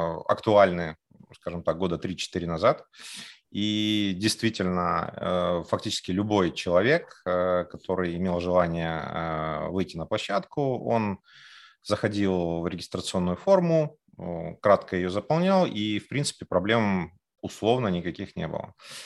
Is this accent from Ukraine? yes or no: yes; Kyiv, Ukraine; Да, как бы я из Киева